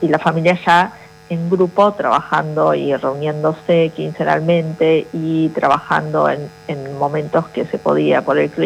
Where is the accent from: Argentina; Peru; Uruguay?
Argentina; Buenos Aires; yo soy de Buenos Aires.